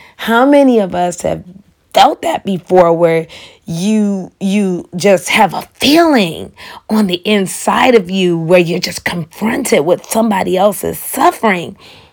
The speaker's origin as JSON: {"language": "English", "town": "Chicago", "region": "Illinois", "country": "United States", "tie": "born or raised there", "said": "We grew up in Chicago, and I have three other siblings. It was four of us."}